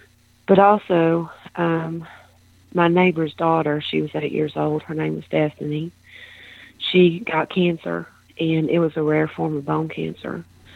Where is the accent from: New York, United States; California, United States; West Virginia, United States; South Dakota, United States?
West Virginia, United States; Mullins; I was born in Mullins, West Virginia. I was born a coal miner's daughter and granddaughter. I lived in a community called Iroquois.